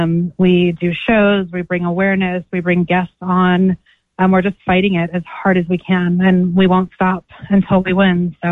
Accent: Seychelles; now in California, United States; I'm from the Seychelles Islands by off the east coast of Africa, but it's pretty crazy here in California.

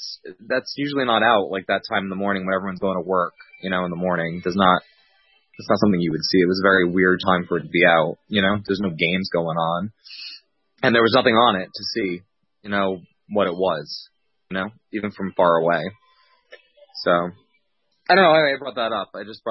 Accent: New England, United States; Oh, man, I got to tell you, I grew up in New England, and it rained all the damn time.

